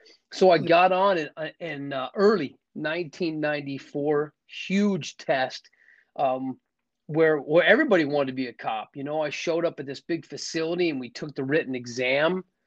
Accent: Scottsdale, Arizona, United States; I'm from Scottsdale, Arizona, was raised in a good family, grew up always wanting to be a police officer.

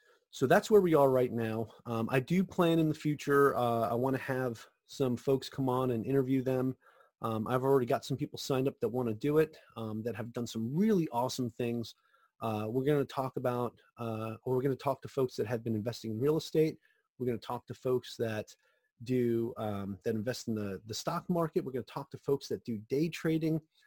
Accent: Central Islip, New York, United States; also born or lived in Florida; I'm originally from a little town in New York called Central Islip on Long Island. Grew up there. I was born in Florida, but grew up on Long Island. Lived there since I was about 5 or 6, something like that.

